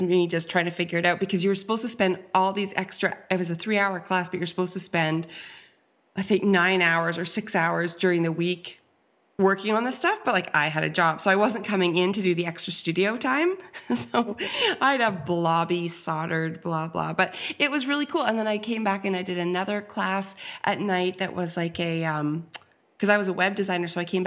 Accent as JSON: {"language": "English", "country": "Canada", "said": "So I'm very Canadian."}